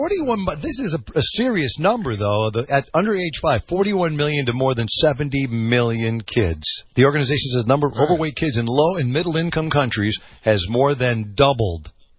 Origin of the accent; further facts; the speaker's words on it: Wisconsin, United States; This is how we grew up in Wisconsin.